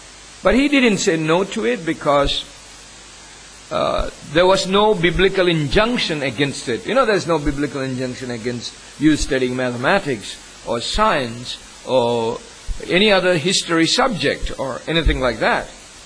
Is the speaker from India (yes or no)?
yes; India; I remember listening to a very old preacher when I grew up in India.